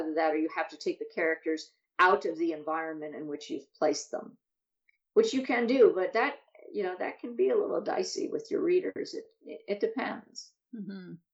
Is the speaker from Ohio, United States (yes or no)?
no; New York, United States; And I grew up just outside New York City. So this is my home.